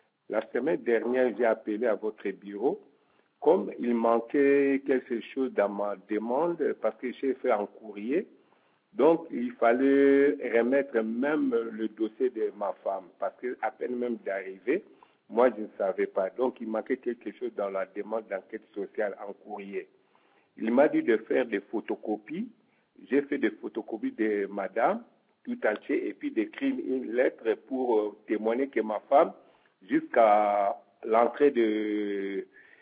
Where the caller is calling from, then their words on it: Florac, Occitanie, France; à Florac.